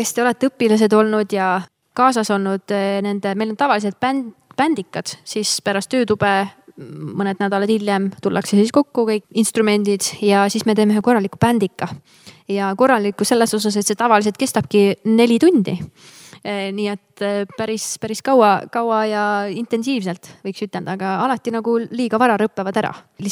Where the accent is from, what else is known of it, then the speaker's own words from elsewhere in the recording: Põltsamaa, Jõgeva County, Estonia; Mina olen Põltsamaalt